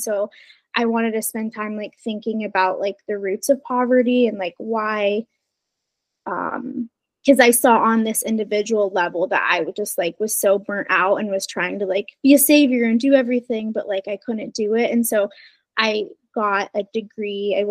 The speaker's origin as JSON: {"language": "English", "region": "Nevada", "country": "United States", "said": "because I'm from Nevada, but I was like hopping into all of these spaces."}